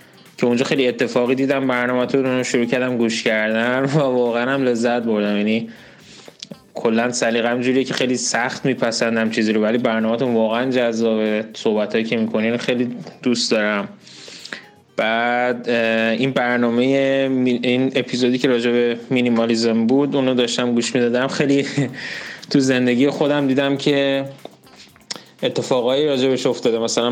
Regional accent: Iran; و خب ما که مثلا از ایران هستیم

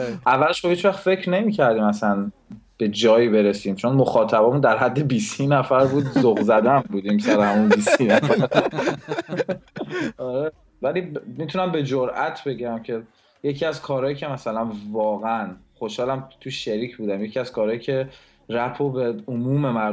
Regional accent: Tehran, Tehran Province, Iran; من بچه تهران پارس، من به دنیا اومدم و بزرگ شدم. بعد پاسداران هم این چندین سال آخری که تو ایران بودم پاسداران بود.

